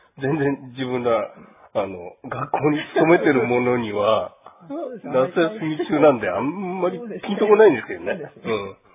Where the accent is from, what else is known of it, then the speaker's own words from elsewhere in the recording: Asahikawa, Hokkaido, Japan; now in Hidaka, Japan; 自分もねあの内陸の旭川育ちなんで